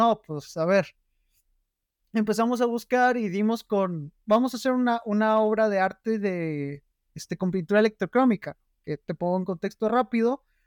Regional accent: Saltillo, Coahuila, Mexico; en mi ciudad natal, Saltillo, Coahuila

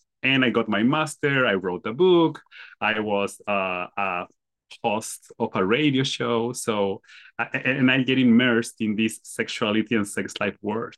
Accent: Chile; English is a second language; moved away as an adult; now in United States; I'm from Chile. I moved to the US 2 years ago.

